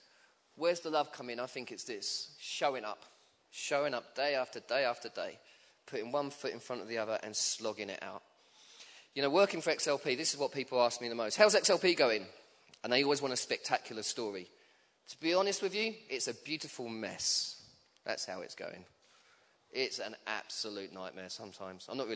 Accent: Chelmsford, East of England, United Kingdom; now in London, United Kingdom; I grew up in Chelmsford, moved to London

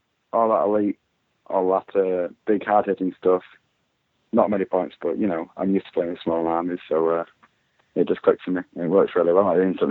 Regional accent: Leeds, Yorkshire and the Humber, United Kingdom; I'm from Leeds in Yorkshire. That's towards the north of England, really, just south of Scotland.

